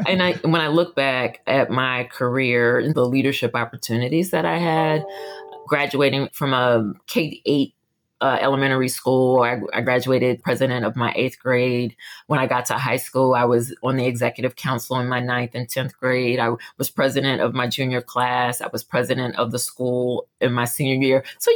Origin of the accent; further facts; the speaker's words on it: Philadelphia, Pennsylvania, United States; We grew up initially in South Philly, and it took me going to college to really understand how segregated Philly was coming up